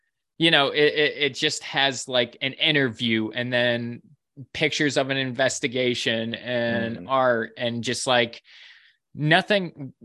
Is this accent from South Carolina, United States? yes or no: no; New York, United States; family who lived in Sherman, New York, which is in the western part of New York, Chautauqua County, where I grew up in Chautauqua County. It was actually the town next to me